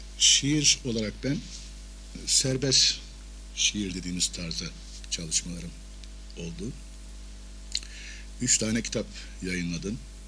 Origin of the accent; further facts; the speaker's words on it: Malatya, Turkey; born there; 1941'de Malatya'da doğdum. İlk orta ve lise tahsilinden sonra Ankara Yüksek Lisesizlik Okulu'ndan mezun oldum.